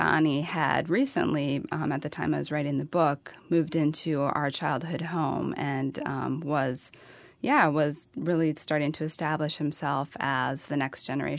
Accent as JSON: {"language": "English", "region": "North Dakota", "country": "United States", "said": "So yes, I do end up defending my home state and my people a lot."}